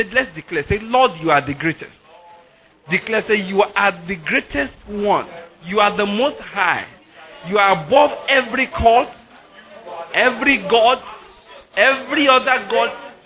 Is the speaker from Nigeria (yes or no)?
yes; Nigeria; We're all from Nigeria, we'll do something.